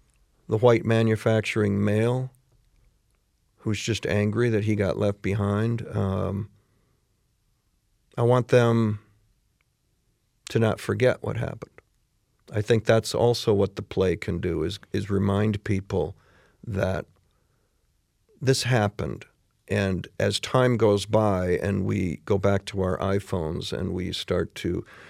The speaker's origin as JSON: {"language": "English", "region": "Michigan", "country": "United States", "said": "So I look at Flint in my home state"}